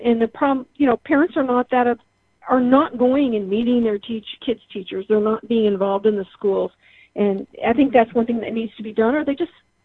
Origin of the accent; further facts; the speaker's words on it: Midwest, United States; even though I was from the Midwest, in the Midwest, we don't like being called Yankees.